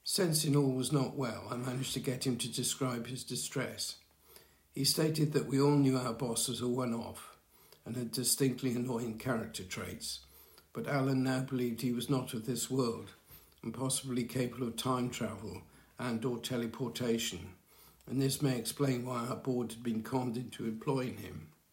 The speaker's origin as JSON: {"language": "English", "region": "Wales", "country": "United Kingdom", "said": "I loudly shouted, \"David, I'm Welsh.\""}